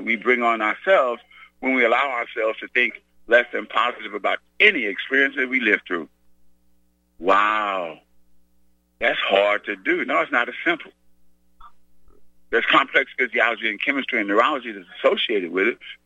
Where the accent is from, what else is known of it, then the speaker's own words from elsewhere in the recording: Missouri, United States; And I'm from Missouri.